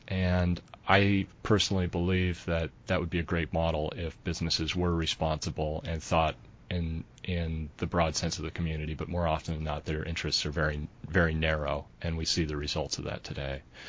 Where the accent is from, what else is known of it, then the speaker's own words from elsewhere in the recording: Bountiful, Utah, United States; when I was growing up in Bountiful, I started to notice that we were the only Democrats around.